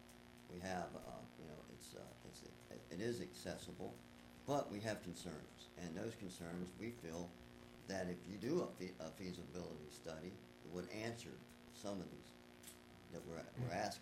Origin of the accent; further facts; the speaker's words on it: New Smyrna Beach, Florida, United States; I'm a native of New Smyrna. I grew up in Corbin Park.